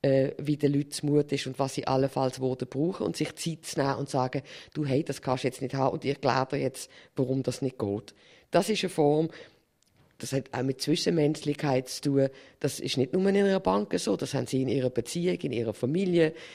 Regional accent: Switzerland; da sind wir Schweizer ja dann auch bestechlich.

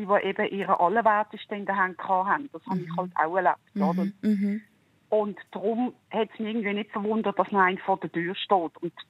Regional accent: Zurich, Switzerland; born there; ich bin in Zürich geboren.

